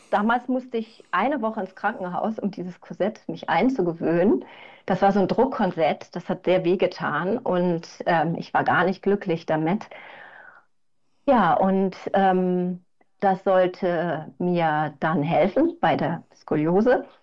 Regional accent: Bonn, North Rhine-Westphalia, Germany; ich komme aus Bonn. Ich wohne jetzt auch in Bonn. Ich habe auch an vielen anderen Orten auf der ganzen Welt auch gewohnt.

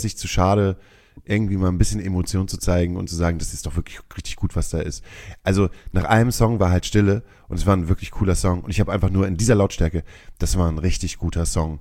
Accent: Hamburg, Germany; Also wenn man sich in Hamburg so richtig wohlfühlt, und das tun wir ja beide

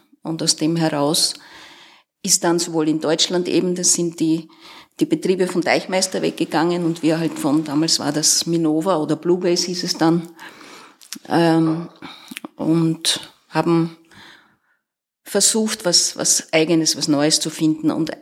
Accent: Austria; ich komme aus Österreich.

